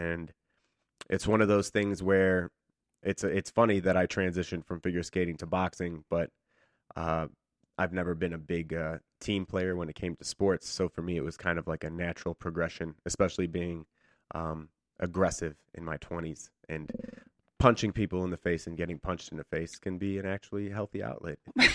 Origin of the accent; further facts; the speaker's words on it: Oak Park, Illinois, United States; I grew up on the West Side in Oak Park, which is known for its Frank Lloyd Wright homes and the birthplace of Ernest Hemingway.